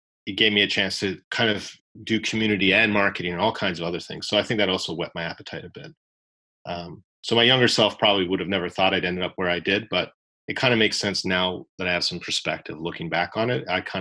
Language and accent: English; Canada; I know I'm Canadian.